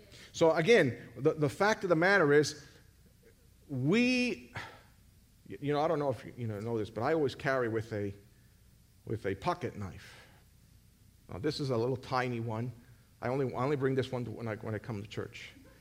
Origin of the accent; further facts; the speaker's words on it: Puerto Rico; And I'm from Puerto Rico. We don't care about soccer.